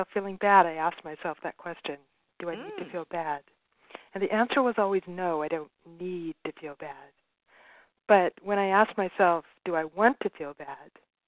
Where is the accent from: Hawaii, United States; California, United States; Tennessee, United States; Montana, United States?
California, United States; I'm from California.